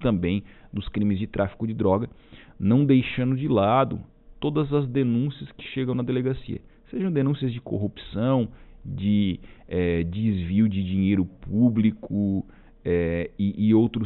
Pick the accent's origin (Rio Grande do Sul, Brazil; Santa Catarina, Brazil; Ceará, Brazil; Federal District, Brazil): Santa Catarina, Brazil; Turvo; eu sou natural de Turvo. É uma cidade que trabalha com arroz